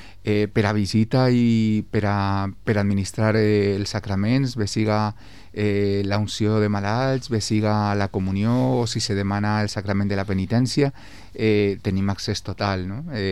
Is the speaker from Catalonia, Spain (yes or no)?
no; Villarreal, Valencian Community, Spain; al ser també d'ací, soc de Villarreal, estic en la vall, està en Betxí